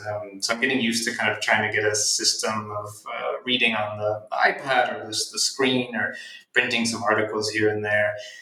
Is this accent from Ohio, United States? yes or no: no; Philadelphia, Pennsylvania, United States; I'm from Philadelphia, and so kind of wanted to have an adult relationship to the city I grew up